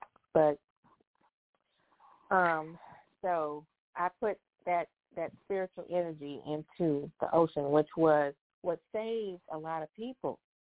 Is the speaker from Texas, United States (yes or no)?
no; Detroit, Michigan, United States; And being born and raised in Detroit, I was taught not to sit with my back to the front door.